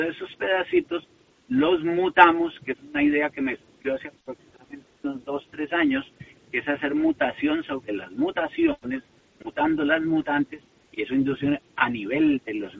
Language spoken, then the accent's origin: Spanish; Tenerife, Canary Islands, Spain; Yo encantado de volver a esta que es mi tierra